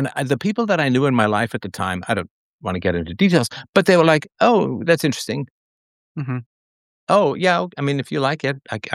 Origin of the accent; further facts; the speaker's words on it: United Kingdom; because I'm British, right?